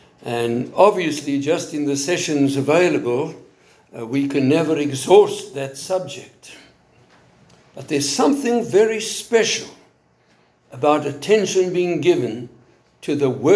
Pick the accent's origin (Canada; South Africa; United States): South Africa; I come from South Africa. I was born there many hundreds of years ago.